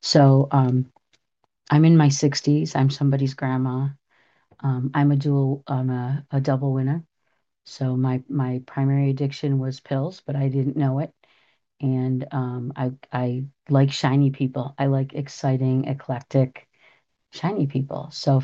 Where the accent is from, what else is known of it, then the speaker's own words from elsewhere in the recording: New York, United States; I took a few notes because I'm from New York and I can talk.